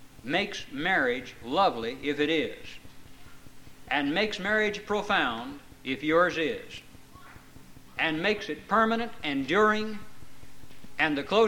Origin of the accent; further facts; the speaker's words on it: La Mesa, California, United States; I remember when I was growing up in San Diego that I would... Well, we were in La Mesa, really.